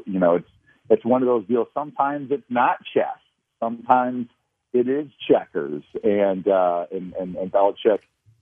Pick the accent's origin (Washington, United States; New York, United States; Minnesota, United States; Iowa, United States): Iowa, United States; I actually probably watch more college football than pro football growing up in Eastern Iowa.